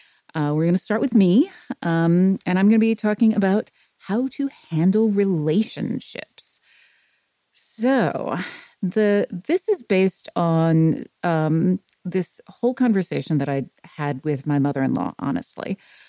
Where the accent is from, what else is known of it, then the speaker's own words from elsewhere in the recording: Tennessee, United States; because he is from Hawaii and I am from Tennessee. Those are not the same.